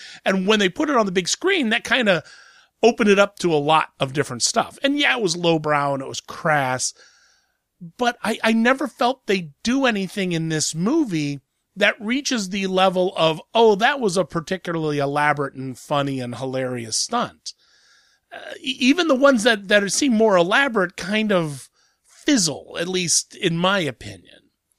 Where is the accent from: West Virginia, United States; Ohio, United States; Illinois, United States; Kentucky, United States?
Ohio, United States; Columbus; It's finally hitting my hometown of Columbus, Ohio